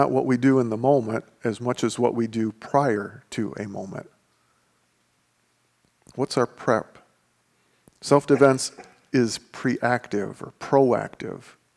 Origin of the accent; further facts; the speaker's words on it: Lansing, Michigan, United States; I grew up in Lansing. There are some pockets that weren't the greatest.